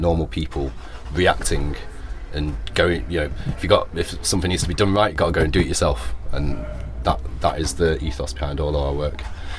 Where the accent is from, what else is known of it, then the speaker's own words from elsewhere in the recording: United Kingdom; because it was a civic decision for me as a British citizen to come and see what was happening